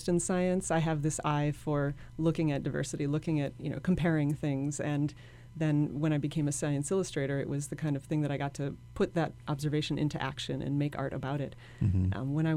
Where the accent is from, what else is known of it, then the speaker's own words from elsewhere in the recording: Wisconsin, United States; And indeed, the temperatures I experienced in Antarctica were comparable to the things I grew up with in Wisconsin.